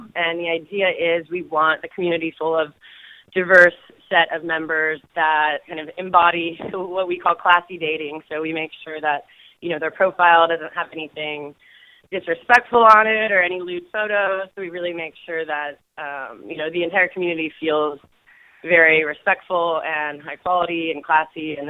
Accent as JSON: {"language": "English", "region": "California", "country": "United States", "said": "especially I'm from Silicon Valley, I would say me and most of my friends who start companies are pretty poor."}